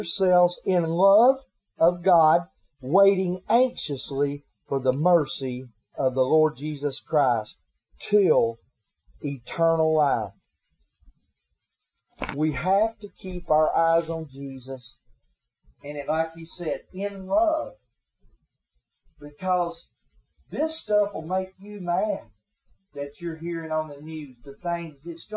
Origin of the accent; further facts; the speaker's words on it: the South, United States; It was about heritage and who I was from the South.